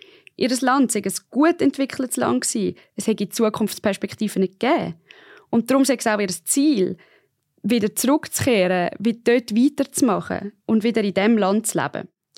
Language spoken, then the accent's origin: German; Switzerland; Aber bis diese Abschlüsse bei uns in der Schweiz anerkannt werden oder ob sie überhaupt anerkannt werden, für das braucht es einen riesigen Hosenlupf.